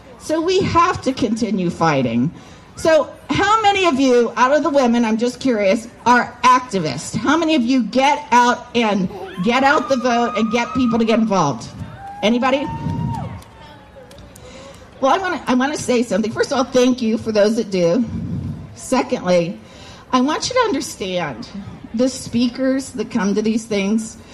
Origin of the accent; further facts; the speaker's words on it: Ohio, United States; And now I'm in a situation where I'm going back to Ohio, my home state.